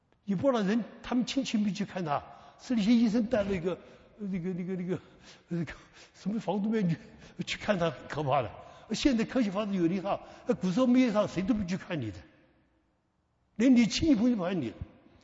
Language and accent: Chinese; Guangdong, China; also born or lived in Sichuan; 我小时候在四川出生，抗战胜利回到我们的故乡广东